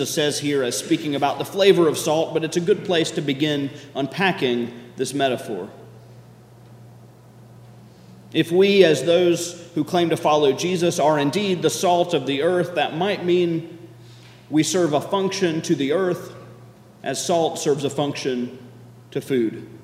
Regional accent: the South, United States; And that is one place in which being a Southerner is a real advantage, because we have a special word for second person plural pronoun. Y'all.

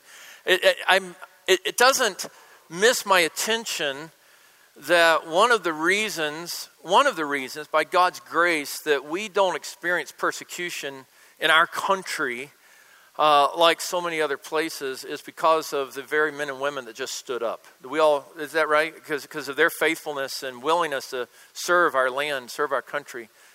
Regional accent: Southern US, United States; And so I grew up in the South

